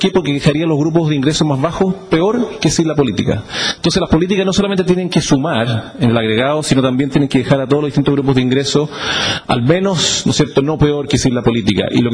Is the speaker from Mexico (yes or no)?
no; Santiago, Santiago Metropolitan Region, Chile; una política de restricción vehicular, que nosotros como santiaguinos la conocemos bastante